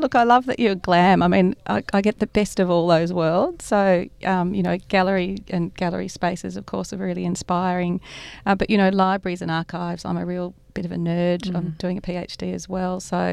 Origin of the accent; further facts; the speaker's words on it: Melbourne, Victoria, Australia; now in Sydney, Australia; My mum we grew up in Melbourne, and we go to places like Emu Bottom and Ripon Lee and Como House and Ballarat and all those sort of places.